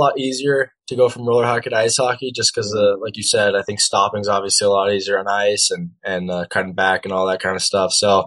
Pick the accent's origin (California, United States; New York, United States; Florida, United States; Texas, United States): California, United States; San Diego; Yeah, San Diego, California. I was born there, you know, raised there, and played hockey there till I was 13 years old. So it's my home for sure.